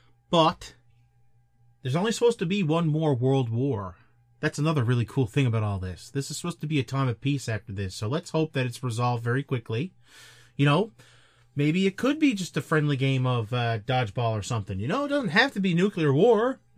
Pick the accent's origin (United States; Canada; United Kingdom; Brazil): Canada; I'm Canadian